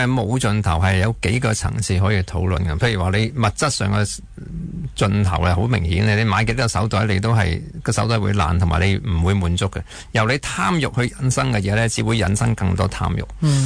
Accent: Hong Kong; 其實我相信就係整個社會要即係將我哋香港人嘅某啲習慣

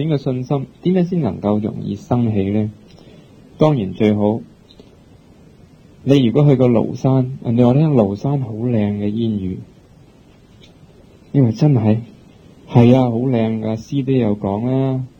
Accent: Guangdong, China; 我哋广东人就用广东话諗嘢

